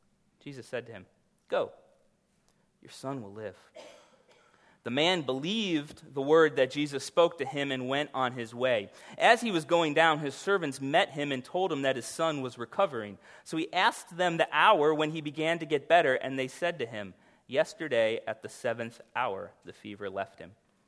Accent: Florida, United States; You're stuck in Illinois. I can say that I'm from Florida. Like, there's no rivalry.

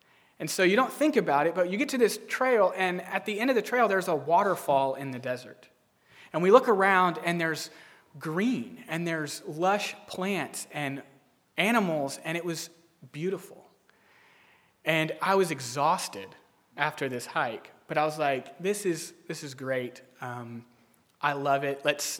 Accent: Texas, United States; I grew up in Texas, so I kind of seen cactus

